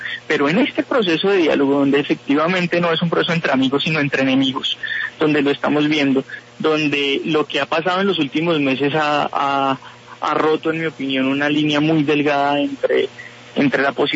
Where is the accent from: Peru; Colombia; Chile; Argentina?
Colombia